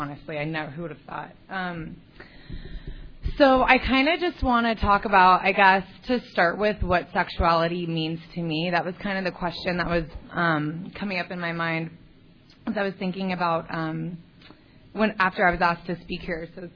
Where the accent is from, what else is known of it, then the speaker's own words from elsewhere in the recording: La Cañada, California, United States; And I grew up in La Cañada, and I just, like, did not fit in there.